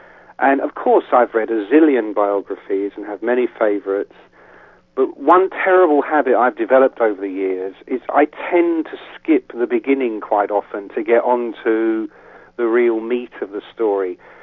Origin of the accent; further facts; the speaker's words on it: England, United Kingdom; because I come from England.